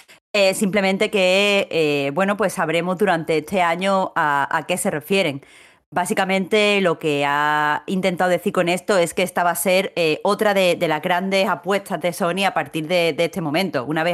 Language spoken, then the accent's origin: Spanish; Andalusia, Spain